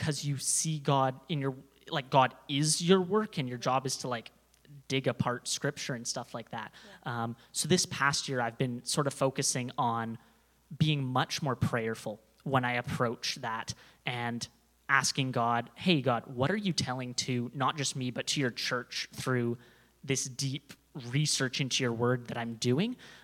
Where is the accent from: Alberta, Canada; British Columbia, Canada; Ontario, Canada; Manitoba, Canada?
British Columbia, Canada; Nanaimo; I'm sort of from the island, but I've not lately been from the island. So, I was born in Nanaimo, and that's what I consider my home. So, quite close to here, relatively speaking. But the past few years, I've been at Bible College in Abbotsford.